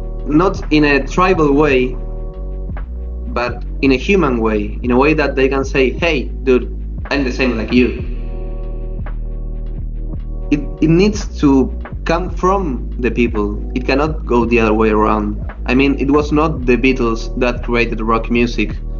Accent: Buenos Aires, Argentina; English is a second language; I am from Buenos Aires, Argentina.

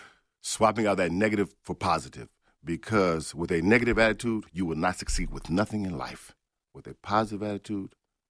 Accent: Lansing, Michigan, United States; I'm from Lansing. I'm a Big Red. I went to Sexton High School. I was born and raised in the streets of Lansing, okay?

